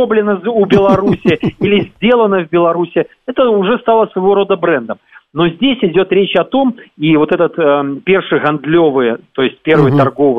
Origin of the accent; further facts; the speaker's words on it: Volgograd, Volgograd Oblast, Russia; now in Minsk, Belarus; если мы обменяемся с моим родным городом Волгоградом торговыми центрами такими